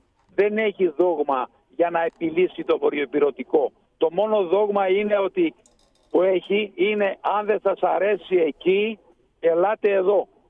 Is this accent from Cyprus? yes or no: no; Dropull, Gjirokastër County, Albania; εγώ που είμαι από τη Δρόπολη του Αργυρικάστρου